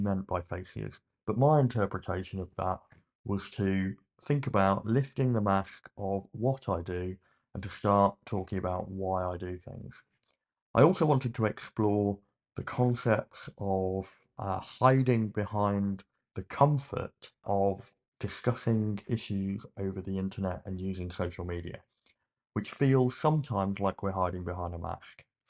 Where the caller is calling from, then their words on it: Ontario, Canada; I'm dialing in from Ontario, Canada, where it's a balmy -5 degrees.